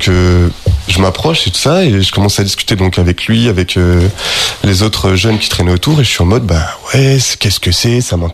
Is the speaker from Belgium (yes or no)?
no; Limoges, Nouvelle-Aquitaine, France; Aujourd'hui j'ai 26 ans. Je suis né à Limoges.